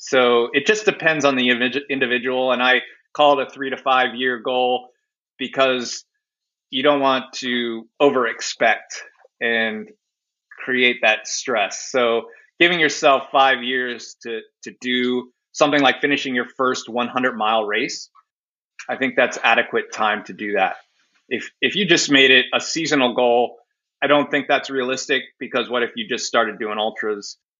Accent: Maryland, United States; It was my hometown ultra, so I grew up like an hour from there.

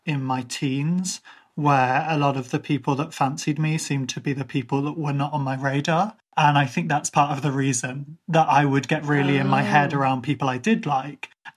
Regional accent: Ireland; within my family, being Irish, we have arranged marriages.

